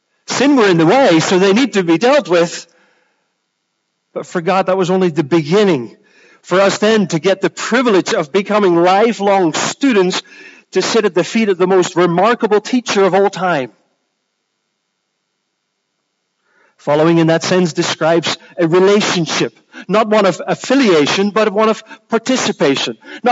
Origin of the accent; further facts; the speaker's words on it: Netherlands; now in Edinburgh, United Kingdom; I grew up in the Netherlands. No funny remarks. We can do that about Glasgow, but not about Holland. Grew up in a small town of less than 20,000.